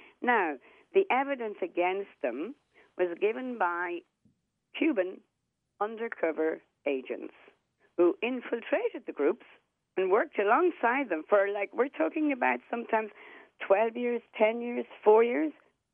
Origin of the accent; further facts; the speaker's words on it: Ireland; not me, I'm Irish